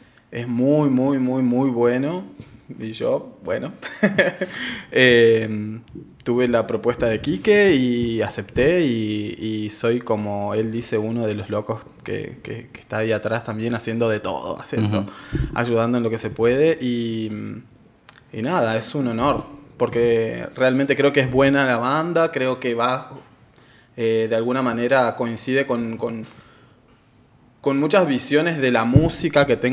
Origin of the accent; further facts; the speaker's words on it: Reconquista, Santa Fe, Argentina; soy de Reconquista, viajo para Las Toscas, después vamos para Chaco, después vamos a Corrientes